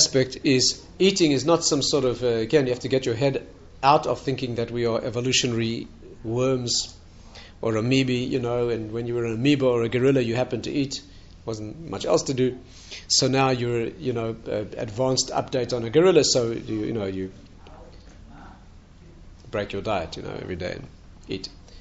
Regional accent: South Africa; If you have the privilege of being a South African and you've ever spent time in the wilds

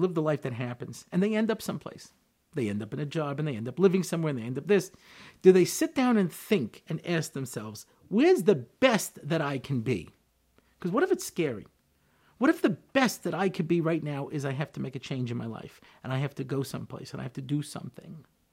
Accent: United States; And I grew up in America. I was an American. I moved here.

